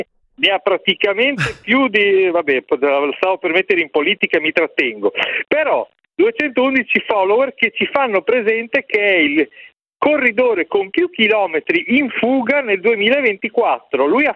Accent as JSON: {"language": "Italian", "region": "Emilia-Romagna", "country": "Italy", "accent": "Ferrarese", "said": "con la mia Z ferrarese"}